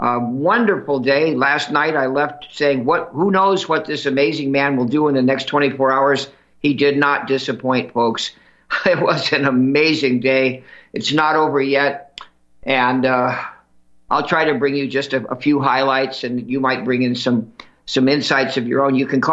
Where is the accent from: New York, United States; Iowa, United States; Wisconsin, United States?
New York, United States; New York City; born there; now in North Dakota, United States; Here's your hillbilly right here in North Dakota. And funny enough, I was born in New York City, not too far from where Donald Trump was born. My stock was from Nebraska.